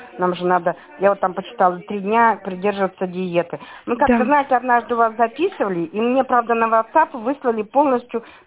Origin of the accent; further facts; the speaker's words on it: Berezovsky, Kemerovo Oblast, Russia; мы из Березовского.